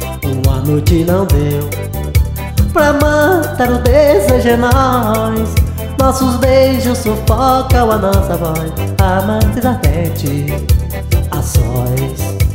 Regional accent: Ana Dias, São Paulo, Brazil; aquele abraço à minha terra natal, Ana Dias, Alagoa, a galera que come água aí

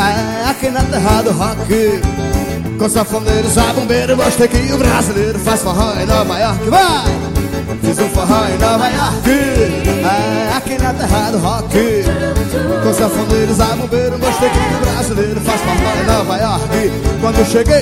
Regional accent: Monteiro, Paraíba, Brazil; eu sou aqui do ouvindo da Paraíba. Eu sou aqui da Paraíba, aqui de Monteiro da Paraíba. Eu só sei falar, oxente, como vai tu?

